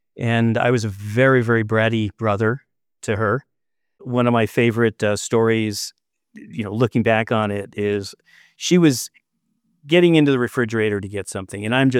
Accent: New Jersey, United States; also born or lived in Queens; So I was born in New York. Actually in Queens, Jamaica Hospital. And we lived, when I was about a year old, we moved to New Jersey.

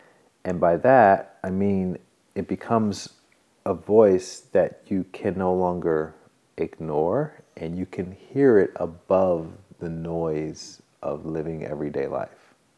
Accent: Alabama, United States; But there was nothing, I'm from Alabama, and there's nothing that people can relate to when they hear that.

